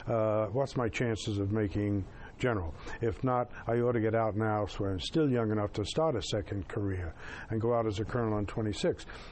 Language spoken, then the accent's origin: English; Bronx, New York, United States; My mother, I grew up in the Bronx, and I told my mother, she was an Irish, you know, mother